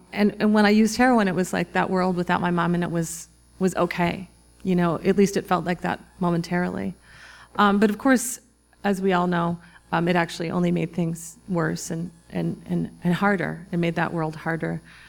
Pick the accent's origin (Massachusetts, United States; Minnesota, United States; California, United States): Minnesota, United States; accent: Minnesota; Didn't you hear my Minnesota accent when I said Minnesota? I don't normally have it, but once in a while it comes out.